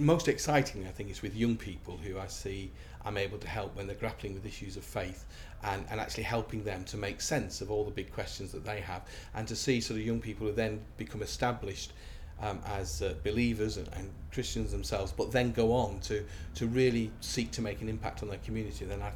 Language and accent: English; Manchester, North West England, United Kingdom; also born or lived in Coventry; now in Plymouth, United Kingdom; I'm from Manchester originally. Although I was brought up in Manchester, I worked in Coventry for about 13 years before eventually moving down to Plymouth, so slowly I'm making my way down. I've nearly got to the end of the country.